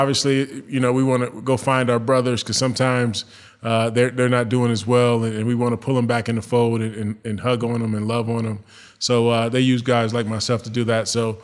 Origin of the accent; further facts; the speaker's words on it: Sandusky, Ohio, United States; Sandusky, Ohio.